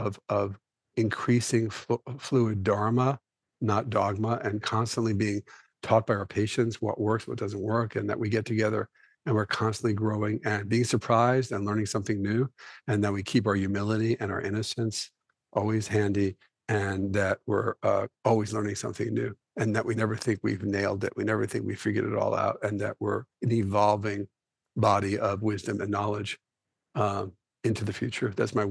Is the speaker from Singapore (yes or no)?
no; New York City, New York, United States; It's partly that, but it's also like I was a little kid growing up in New York City, right?